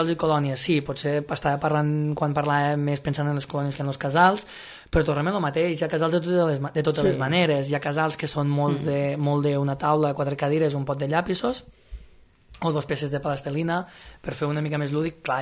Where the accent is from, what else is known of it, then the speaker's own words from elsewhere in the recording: Corbera d'Ebre, Catalonia, Spain; Jo sóc de Corbera d'Ebre i aprofito, va, faig una altra falqueta. Corbera d'Ebre ho tenim a 20 minutets, tenim el poble vell, tenim molta història allí.